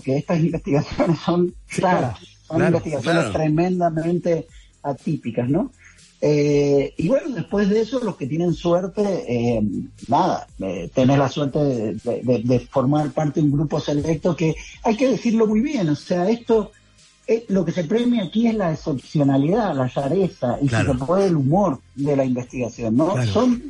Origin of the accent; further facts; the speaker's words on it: San Juan, Argentina; soy de San Juan, que tenemos una cierta significancia